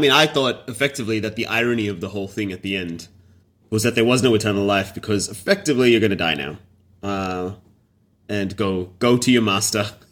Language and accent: English; Boston, Massachusetts, United States; accent: Boston; It's my Boston accent.